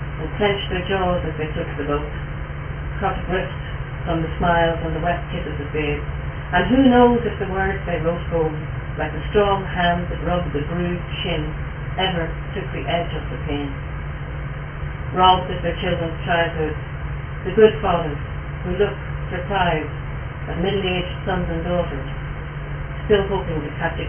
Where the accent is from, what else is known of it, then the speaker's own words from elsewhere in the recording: Belfast, Northern Ireland, United Kingdom; This one is to do with growing up in the Ormond Road in Belfast in the 1960s.